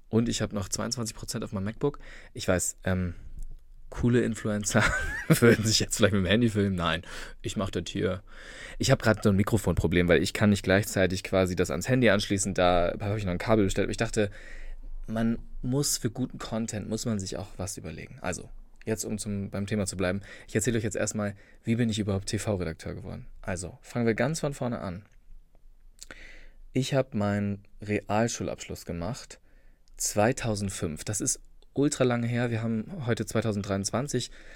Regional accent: Nienborstel, Schleswig-Holstein, Germany; ich komme ja aus Schleswig-Holstein. Ich komme richtig vom Dorf. Zwischen Kiel und Rendsburg. Also ganz kleines Dörfchen, Nienborstel.

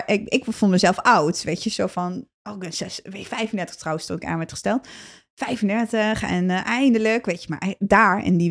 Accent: Turkey; Als Turkse vrouw...

